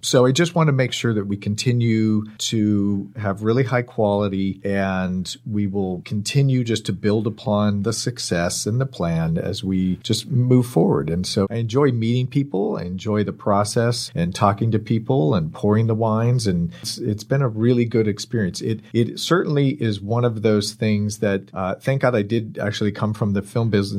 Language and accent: English; California, United States; Yes. Well, I grew up in the Bay Area, up in Marin and Sonoma County.